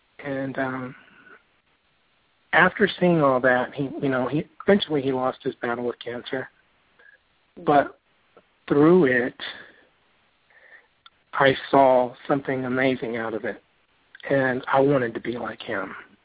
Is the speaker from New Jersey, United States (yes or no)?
no; Pearland, Texas, United States; now in Friendswood, United States; I'm a family guy who lives here in Friendswood, and I'm originally from Pearland.